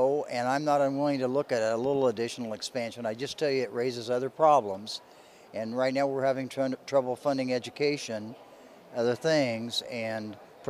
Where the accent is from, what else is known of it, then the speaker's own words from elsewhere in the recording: Fort Wayne, Indiana, United States; I come from Fort Wayne.